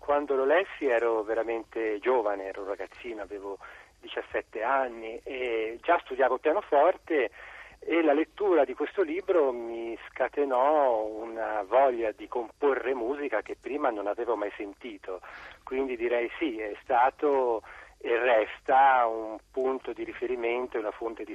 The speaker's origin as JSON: {"language": "Italian", "region": "Tuscany", "country": "Italy", "tie": "born or raised there", "said": "adesso che sono tornato in Toscana, la mia terra natale"}